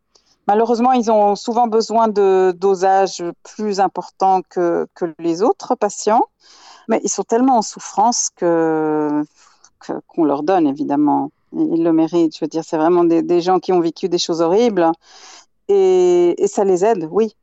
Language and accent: French; Geneva, Switzerland; Vous savez, vous disiez que je viens de Genève.